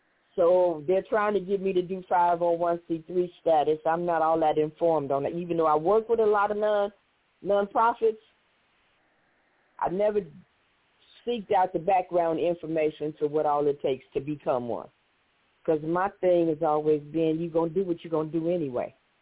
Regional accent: Chicago, Illinois, United States; I was born and raised right here in Chicago.

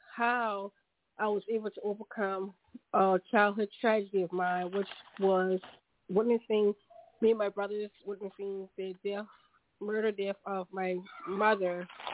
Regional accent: Charleston, South Carolina, United States; I am from Charleston, South Carolina.

